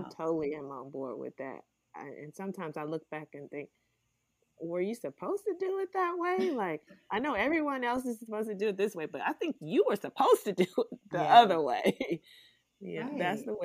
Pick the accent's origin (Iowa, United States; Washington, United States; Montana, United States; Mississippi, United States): Mississippi, United States; but you know, I'm from Mississippi. I speak to everybody.